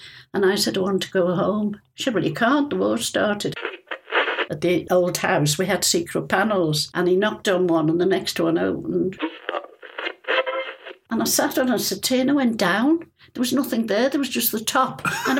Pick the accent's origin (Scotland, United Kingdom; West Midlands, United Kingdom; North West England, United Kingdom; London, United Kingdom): North West England, United Kingdom; West Kirby; born there; I was born in West Kirby. And it was the period, 1932